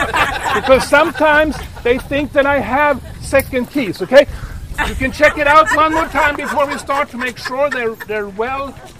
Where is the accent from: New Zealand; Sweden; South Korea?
Sweden; now in United States; And I come from Sweden, and I'm so happy to be in Texas, because in Sweden, it's really cold.